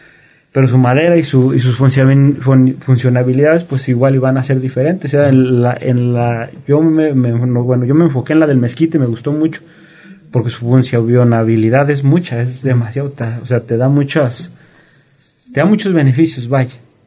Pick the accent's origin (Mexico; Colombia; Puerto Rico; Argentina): Mexico; Sauz Tostado; Yo soy del rancho del Sauz Tostado.